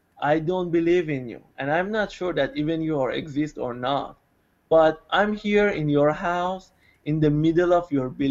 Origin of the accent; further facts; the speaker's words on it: Iran; born there; English is a second language; I was born in Iran in a Muslim family.